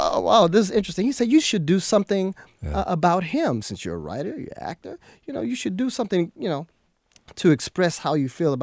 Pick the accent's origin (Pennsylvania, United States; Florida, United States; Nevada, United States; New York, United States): Florida, United States; Miami; that young man grew up in the area that I grew up in Miami, Florida. They call Miami Gardens now, but that was really the Carroll City side, and I grew up in the Opa-locka side.